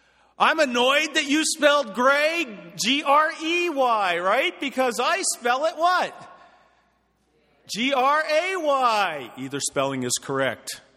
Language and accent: English; Philadelphia, Pennsylvania, United States; Okay, I'm from Philadelphia. That's what it is.